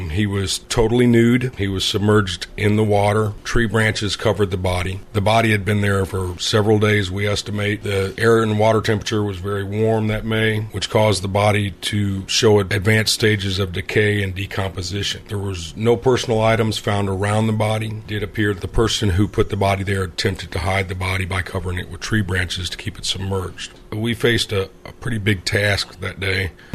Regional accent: Smyrna, Tennessee, United States; I grew up in the Laverne and Smyrna area of Rutherford County, graduating from Smyrna High School in 1983.

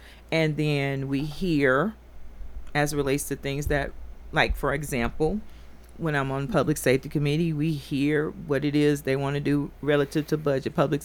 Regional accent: Memphis, Tennessee, United States; I do. That's my hometown.

